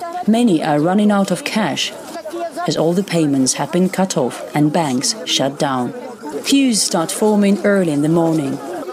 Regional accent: Russia; When people learn that we are from Russia, they ask us about the humanitarian aid that our country is sending to eastern Ukraine.

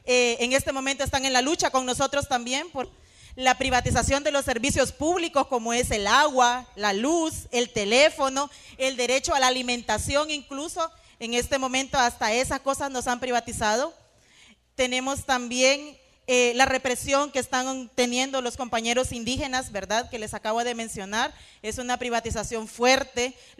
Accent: Honduras; reciban de parte de mi pueblo hermano Honduras un abrazo caluroso para el pueblo mexicano

